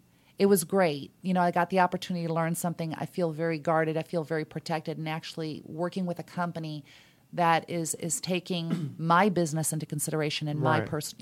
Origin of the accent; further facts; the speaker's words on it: Chicago, Illinois, United States; I'm originally from Chicago.